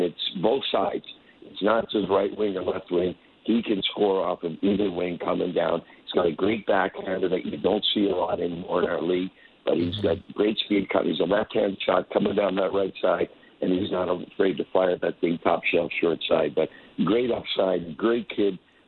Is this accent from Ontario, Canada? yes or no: no; Halifax, Nova Scotia, Canada; also born or lived in Moncton; Well, I was born in Moncton. I only lived there for a couple of years, but then we moved to Halifax.